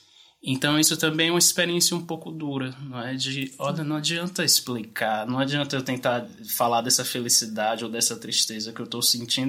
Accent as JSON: {"language": "Portuguese", "country": "Brazil", "lives_now": "Portugal", "said": "é essa sensação de ser estrangeiro na própria casa, porque, como eu disse, parece que pegamos, introjetamos algumas características daqui, algumas vivências daqui, e quando eu vou para lá já dá uma sensação"}